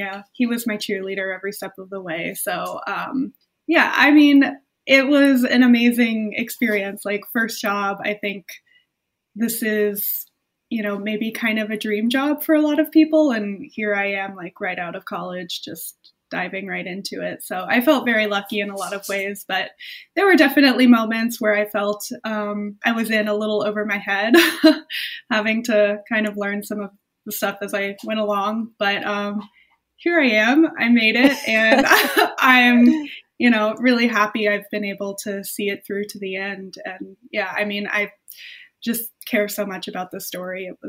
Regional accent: Florida, United States; born there; And I was born in Florida. So also, like, the landscape there was kind of familiar to me. I have some family down there.

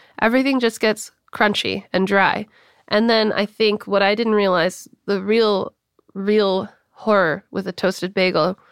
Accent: Los Angeles, California, United States; In my heart, I think I'm a New Yorker, but I'm not. Born and raised in LA.

